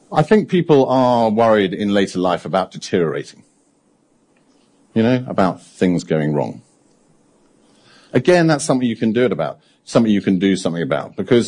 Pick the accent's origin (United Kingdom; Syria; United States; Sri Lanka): United Kingdom; Is it something about the fact that we're British on an island?